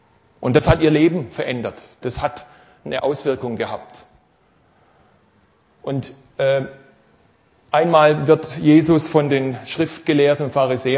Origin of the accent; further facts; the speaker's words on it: Karlsruhe, Baden-Württemberg, Germany; ich komme aus Karlsruhe, bin dort in der Gemeinde in Karlsruhe schon einige Jahre